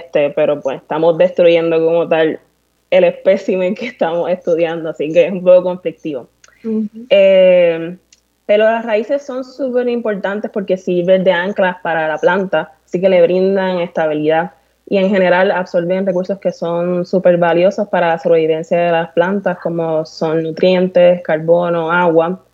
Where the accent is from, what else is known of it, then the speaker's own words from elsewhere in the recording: Bayamón, Puerto Rico; soy una boricua de Bayamón.